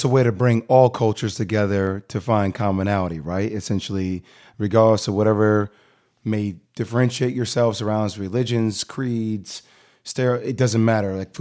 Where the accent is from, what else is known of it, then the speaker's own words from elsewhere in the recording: New Jersey, United States; I didn't grow up in the Bronx. I grew up in Jersey, but I felt like the town I was from was predominantly Black and Latino.